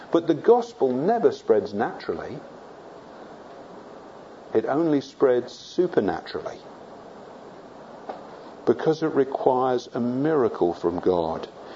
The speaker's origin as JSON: {"language": "English", "region": "England", "country": "United Kingdom", "said": "she was a little bit unsure who this guy was, you know, why I was talking to her, as English people are, you know. We don't do that kind of thing, generally."}